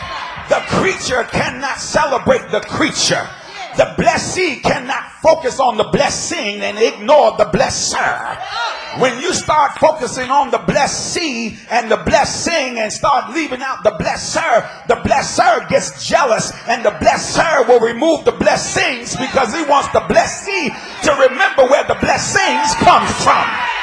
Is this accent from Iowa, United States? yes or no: no; New Jersey, United States; now in Bergen County, United States; But I come from Cumberland County. And if you know anything about Cumberland County is nothing down there. It's one of the poorest counties in the state of New Jersey.